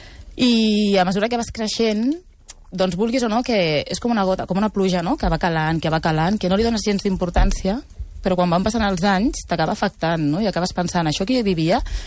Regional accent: Barcelona, Catalonia, Spain; born there; jo sóc adoptada. Jo vaig néixer aquí a Barcelona i em va adoptar una família, i llavors tinc la meva família biològica, que la vaig conèixer fa res, fa com a 4 anys.

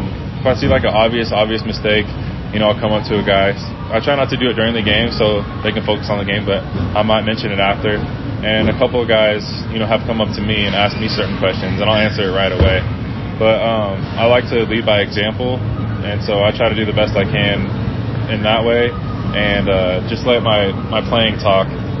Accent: San Diego, California, United States; And I'm from San Diego.

